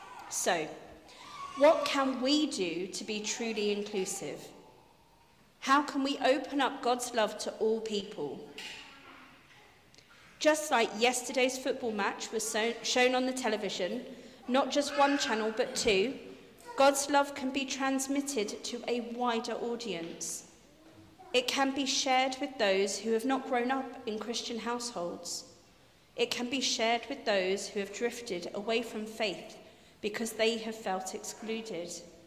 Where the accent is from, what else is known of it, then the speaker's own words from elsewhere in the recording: London, United Kingdom; as a person born and raised in Southeast London, I feel privileged to live in an area rich in diversity.